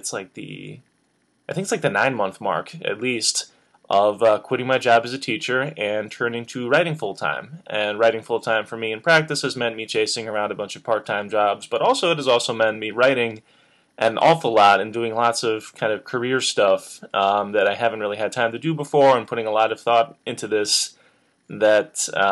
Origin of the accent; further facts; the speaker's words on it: Midwest, United States; Because I'm from the Midwest, and I eat oatmeal, and I own a socket wrench